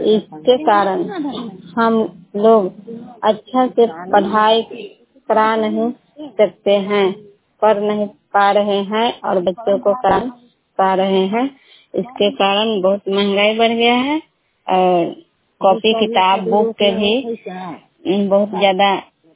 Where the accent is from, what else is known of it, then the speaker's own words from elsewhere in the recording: India; और मैं मकर प्रखंड के रहने वाली हूँ।